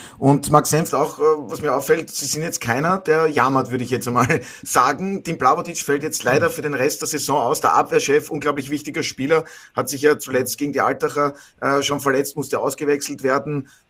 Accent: Burgenland, Austria; ich als Burgenländer kenne natürlich den Verein

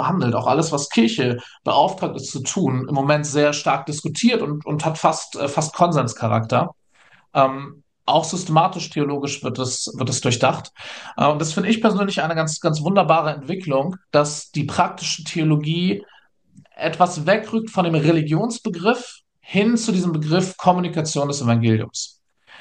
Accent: Hamburg, Germany; born there; Ich bin Norddeutscher, ich bin gebürtiger Hamburger

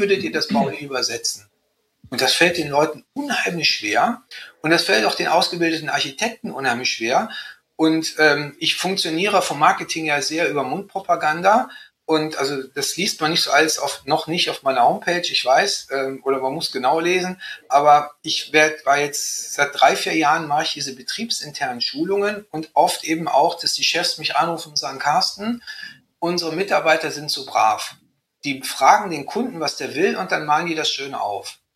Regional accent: Rhineland, Germany; also ich bin ja Rheinländer

